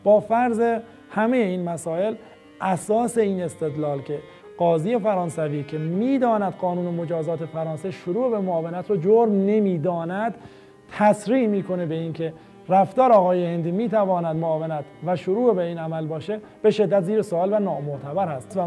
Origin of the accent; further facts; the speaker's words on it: Iran; به عنوان یک ایرانی